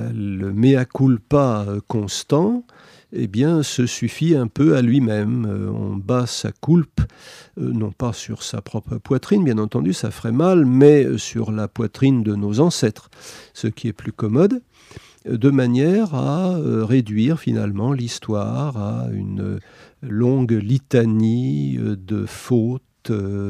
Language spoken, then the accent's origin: French; France; comme je vis en France et je suis français, je vois les choses d'un petit peu plus près.